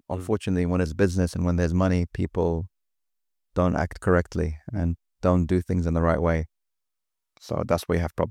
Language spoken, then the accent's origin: English; Abu Dhabi, United Arab Emirates; also born or lived in London; even though I was born in London, I grew up in Abu Dhabi. And I got to see the country in its infancy almost.